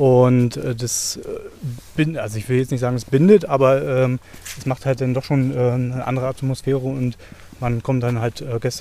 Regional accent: Brandenburg, Germany; ich komme aus dem Umland von Berlin

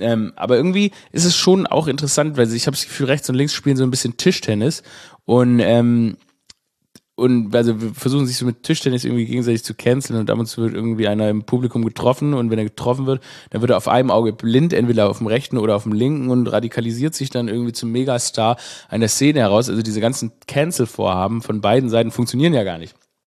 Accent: Stuttgart, Baden-Württemberg, Germany; in meine Heimatstadt Stuttgart

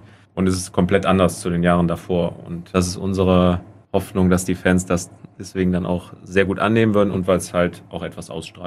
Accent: Hinsbeck, North Rhine-Westphalia, Germany; Heimat verbinde ich immer meine Heimat, mein Heimatdorf Hinsbeck mit.

